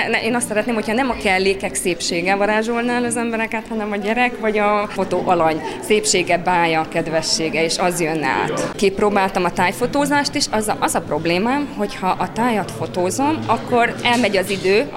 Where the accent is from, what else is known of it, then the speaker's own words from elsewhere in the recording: Mezőberény, Békés, Hungary; born there; tehát ez az én szülővárosom, innen indultam, és ide mindig nagyon nagy örömmel jövök haza